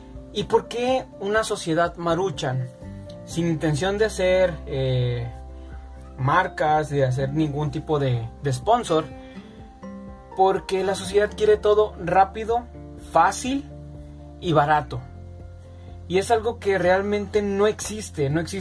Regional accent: Mexico; Porque soy mexicano y es lo que vivo día con día.

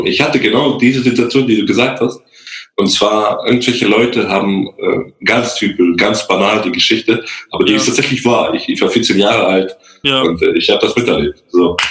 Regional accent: Germany; born there; So, ich bin ja in Deutschland geboren, auch quasi.

